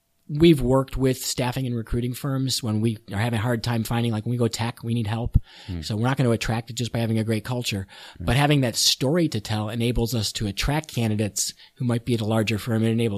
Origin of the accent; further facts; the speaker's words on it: Buffalo, New York, United States; We're from Buffalo, New York. So we're not in a market where we're the hot up and coming place to be.